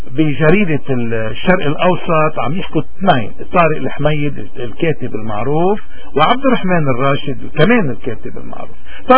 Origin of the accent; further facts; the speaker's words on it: Lebanon; نعم حزب الله مرض وبائي، وعلينا كلبنانيين أن نصلي